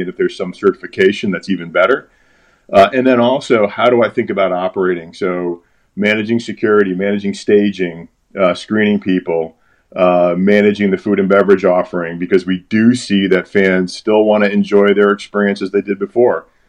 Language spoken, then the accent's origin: English; Connecticut, United States; I grew up in Connecticut, technically on the wrong side of the line.